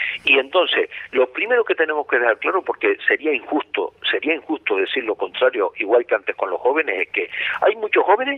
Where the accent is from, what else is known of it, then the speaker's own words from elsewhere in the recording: Canary Islands, Spain; claro que soy insularista, como todo canario. Todo canario queremos lo mejor para nuestra isla